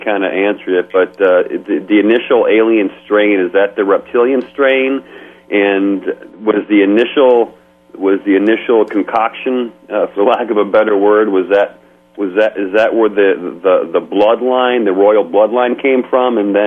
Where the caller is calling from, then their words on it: Chicago, Illinois, United States; in Chicago.